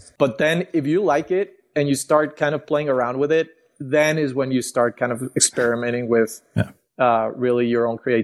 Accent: Monterrey, Nuevo León, Mexico; I'm from Mexico. I'm actually right now I'm from Monterrey. That's where we're based at. But right now I'm in Guadalajara.

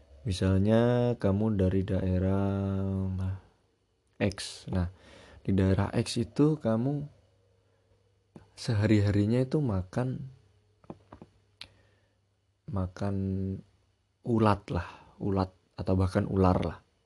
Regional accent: Java, Indonesia; accent: Javanese (medok); Ya bagaimanapun saya ini juga orang Jawa ya. Makanya kadang kalau saya ngomong ini ada medok-medoknya gimana.

